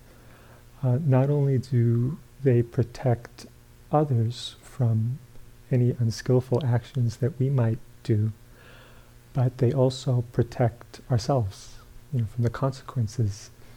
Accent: New York City, New York, United States; I grew up in New York City, and keep my stuff with me.

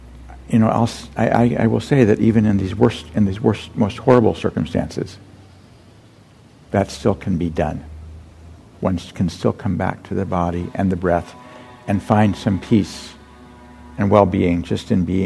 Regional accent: Burlingame, California, United States; When I drive through my hometown, which is Burlingame

